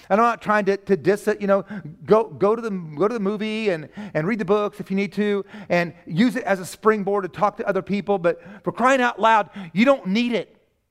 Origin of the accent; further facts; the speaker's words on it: United States; I live here. I shouldn't feel guilty for being an American.